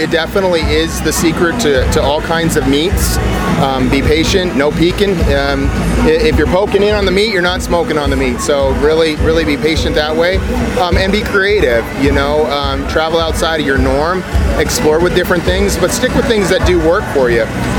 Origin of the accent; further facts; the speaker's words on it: Dickinson, North Dakota, United States; I'm right here in Dickinson, South Park.